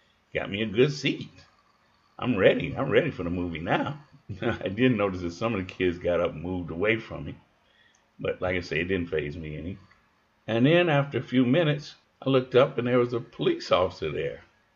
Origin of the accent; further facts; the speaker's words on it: Chicago, Illinois, United States; I was born and raised in Chicago. My mother was born and raised in a southern town in Kentucky.